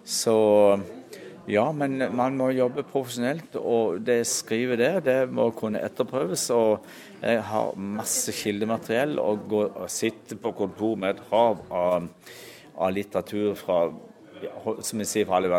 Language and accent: Norwegian; Mandal, Agder, Norway; og der var der en båtbygger hjemme i Mandal som ba for Guds eiendomsfolk. Og det gikk inn i mitt hjerte, og da var jeg bare ca. 6 år.